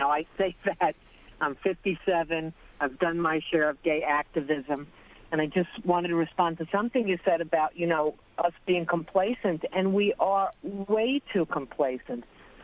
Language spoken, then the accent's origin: English; New York City, New York, United States; I grew up in New York City, so for me, I think my expectations were higher.